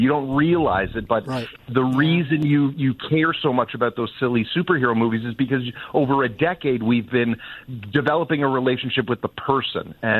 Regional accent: Canada; I'm a Canadian kid, born and raised

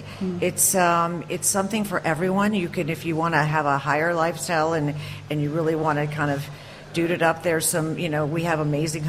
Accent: Alexandria, Virginia, United States; also born or lived in Charlottesville; I lived in Virginia my whole life. I grew up in Alexandria. I went to school in UVA, so I was in Charlottesville.

